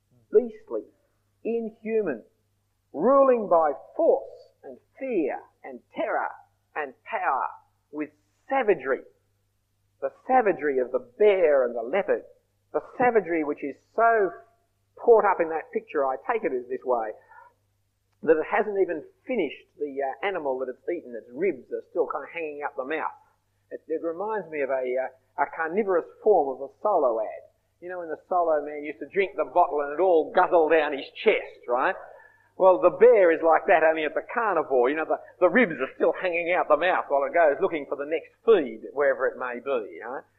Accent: Australia; as a British citizen that I was raised here in Australia before they took our citizenship away from us

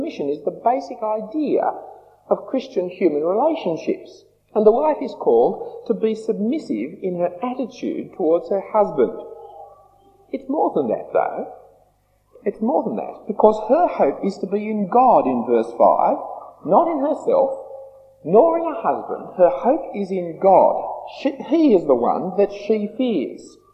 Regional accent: Australia; I'm an Australian.

